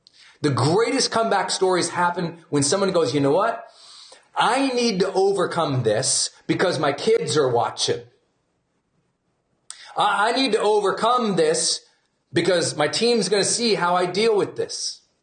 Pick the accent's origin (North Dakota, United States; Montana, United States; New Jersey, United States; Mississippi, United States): Montana, United States; I'm from Montana. I can chill out on the mountain or on the lake or in the river with a fly pole all day happily.